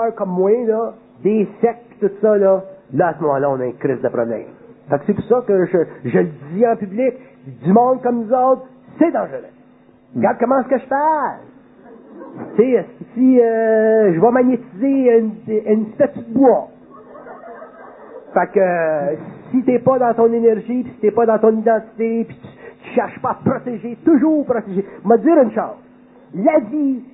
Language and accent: French; Quebec, Canada; born there; je comprends pourquoi je suis né au Québec